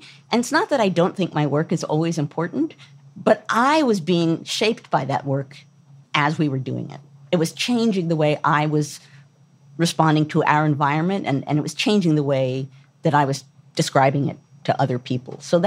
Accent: United States; And then as American women, we have a lot of feelings about it.

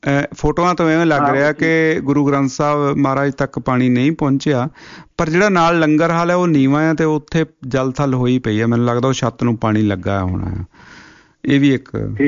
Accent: Bhaini Paswal, Punjab, India; now in Australia; ਇੱਦਾਂ ਲੱਗਾ ਜਿਵੇਂ 88 'ਚ ਪੰਜਾਬ 'ਚ ਹੜ੍ਹ ਹੋਇਆ, ਵੀ ਸਾਡੇ ਪਿੰਡ ਬਿਆਸ ਦਰਿਆ ਦੇ ਕੋਲ ਹੈ ਭੈਣੀ ਪਸਵਾਲ

